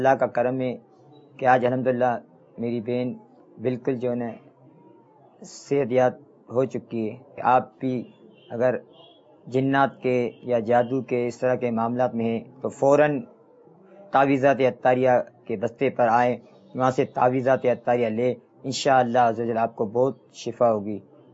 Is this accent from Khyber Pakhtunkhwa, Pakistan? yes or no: no; Karachi, Sindh, Pakistan; میرا تعلق باب المدینہ کراچی سے ہے.